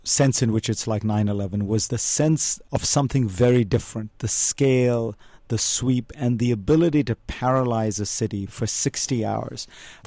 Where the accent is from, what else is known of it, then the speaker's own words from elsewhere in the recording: Mumbai, Maharashtra, India; I grew up in Mumbai.